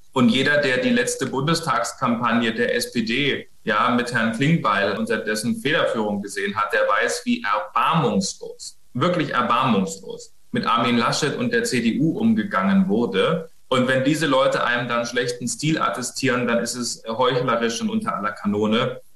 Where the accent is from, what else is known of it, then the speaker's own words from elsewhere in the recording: Bavaria, Germany; now in Berlin, Germany; Also ich komme ja ursprünglich aus Bayern, da ist das Problem sozusagen unter Dach und Fach